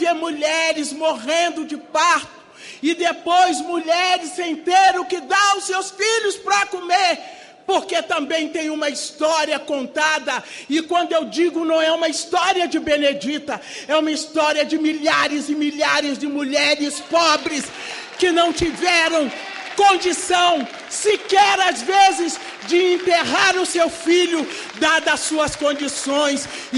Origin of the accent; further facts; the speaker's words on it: Brazil; Eu também sou brasileira.